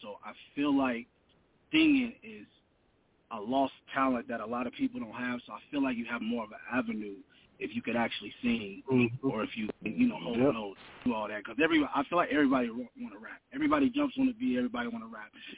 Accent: Midwest, United States; now in Las Vegas, United States; I'm from right now I live out in Las Vegas. I'm from the Midwest

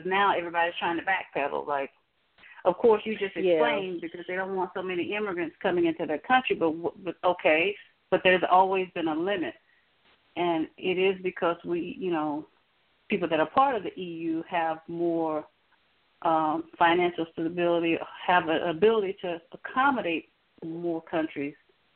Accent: the South, United States; accent: country; Yeah, I listened to myself the other day and I was like, wow, you know I'm from the South. There's no mistaking. You know, I have the country accent. It's not going anywhere.

